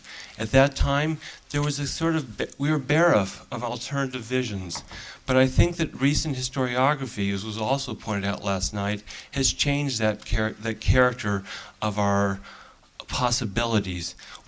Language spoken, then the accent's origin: English; Beverly Hills, California, United States; I say this as a Jewish American. I'm not Christian. I'm not a Christian from a small town. I'm from Beverly Hills.